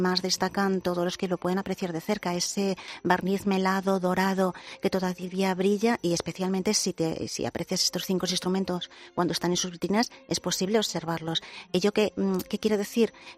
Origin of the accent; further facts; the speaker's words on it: Valencian Community, Spain; soy valenciana, como bien has dicho, soy de la Plana de Utiel, y sí que tengo familiares afectados.